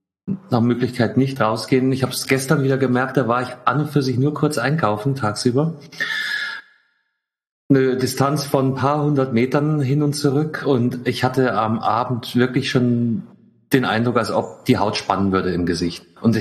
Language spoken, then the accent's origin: German; Germany; Und wir als Deutsche müssen uns eh immer beschweren.